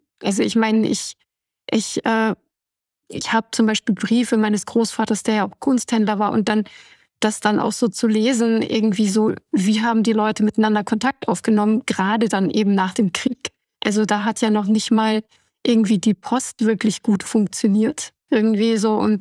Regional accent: Munich, Bavaria, Germany; dann komme ich aus München, das habe ich dann einfach schon so im Ohr

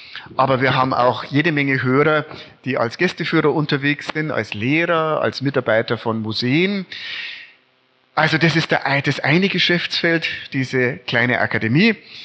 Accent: Munich, Bavaria, Germany; born there; Ich bin geboren in München, also ich stehe für Altbayern, das steht mir zu.

